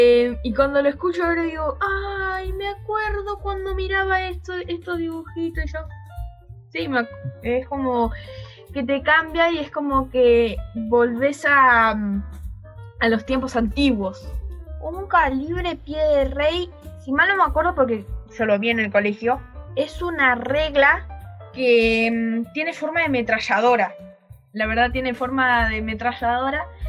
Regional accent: Berazategui, Buenos Aires Province, Argentina; soy de Berazategui, voy a la Escuela Jesús de Nazaret y tengo 11 años.

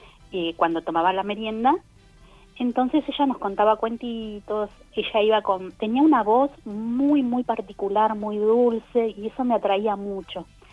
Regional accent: Alto Río Senguer, Chubut, Argentina; Yo soy de Río Senger, Alto Río Senger.

